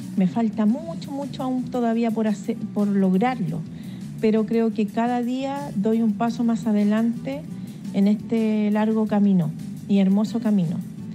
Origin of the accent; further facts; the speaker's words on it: Lampa, Santiago Metropolitan Region, Chile; Soy de Chile, de la comuna de Lampa, región metropolitana.